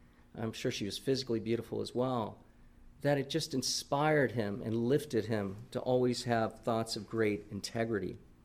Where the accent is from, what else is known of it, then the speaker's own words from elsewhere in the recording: California, United States; Okay, now I'm from California, so I understand that things there might be a little more out of the box.